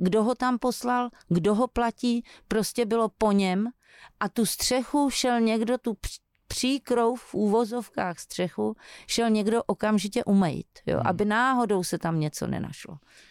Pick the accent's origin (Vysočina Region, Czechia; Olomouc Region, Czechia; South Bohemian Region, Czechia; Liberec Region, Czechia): Liberec Region, Czechia; Turnov; born there; also born or lived in Prague; mě to nevadí, že jsem se narodila v Turnově. Turnov moc neznám, tu Prahu, tam jsem žila na okraji a uprostřed díl.